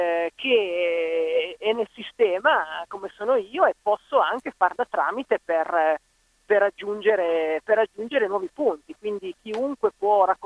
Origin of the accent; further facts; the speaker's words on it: Casale Monferrato, Piedmont, Italy; ho 40 anni, sono di Casale Monferrato, in provincia di Alessandria.